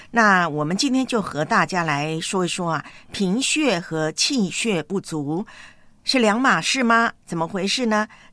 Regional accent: Taiwan; now in Hong Kong; 在我的老家台湾呢没有台风

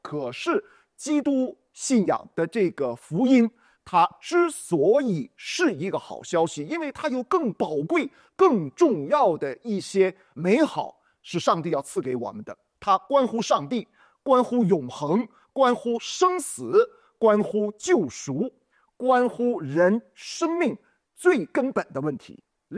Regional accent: China; 那所以我们这个我们中国人也特别有意思哈，你看在我们华人的文化跟语言当中

